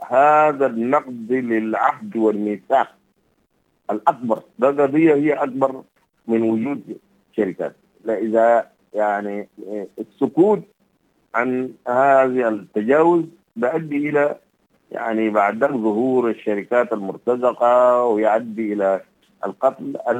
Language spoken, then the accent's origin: Arabic; Sudan; احنا كسودانيين بنغفلها